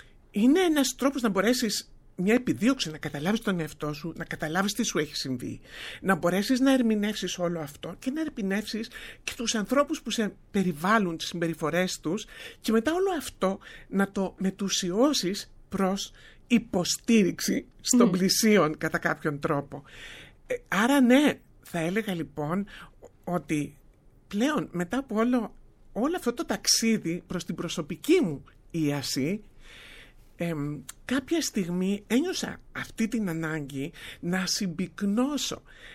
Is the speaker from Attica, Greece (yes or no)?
no; Chania, Crete, Greece; πέρασα 12 τραυματικά σχολικά χρόνια, μέσα στα οποία στην πατρίδα μου τα Χανιά τα είδα απλά όλα.